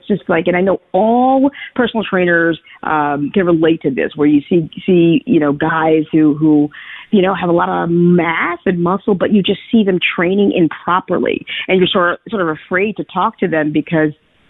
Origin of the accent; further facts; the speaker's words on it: New York, United States; I am a New Yorker, indeed. Born and raised in New York.